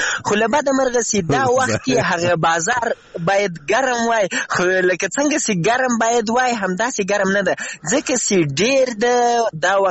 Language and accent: Pashto; Afghanistan; now in Iran; له افغانستان لیرې مسافر یې، خو زه هم داسې په ایران کې مسافر یم، هیله د خپل وطن ته لاړ شو.